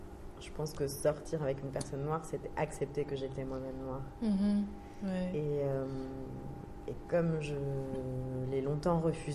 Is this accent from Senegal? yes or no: no; Djibouti; moi je viens de Djibouti, mais je suis d'origine éthiopienne